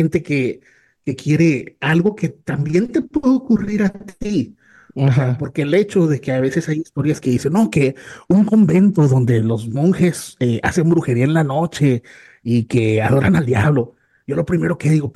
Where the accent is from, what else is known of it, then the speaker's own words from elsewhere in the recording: Nuevo Laredo, Tamaulipas, Mexico; also born or lived in Reynosa; nací en Reynosa por error de mis papás, ¿verdad? Andaban allá trabajando, pero yo soy originario y criado y, bueno, pues aquí mi vida está en Nuevo Laredo, Tamaulipas. Tengo 40 años, padre de familia